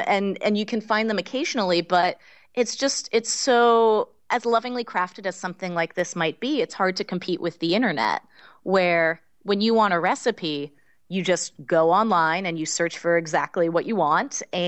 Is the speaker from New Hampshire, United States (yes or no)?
yes; New Hampshire, United States; this is actually a cookbook from my hometown. And I believe that, like many of these local cookbooks, it was made as a fundraiser.